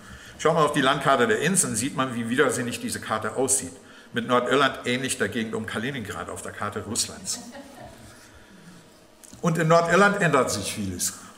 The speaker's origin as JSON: {"language": "German", "country": "Ireland", "said": "Ich weiß auch als Ire, dass unser Land im Süden seit 1973 und im Norden seit den 90er Jahren weltoffener und reicher geworden ist."}